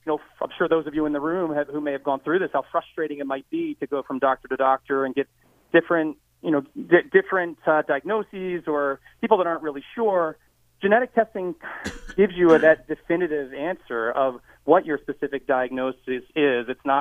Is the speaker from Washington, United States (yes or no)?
no; Wilmington, Delaware, United States; So I'm from Wilmington, Delaware.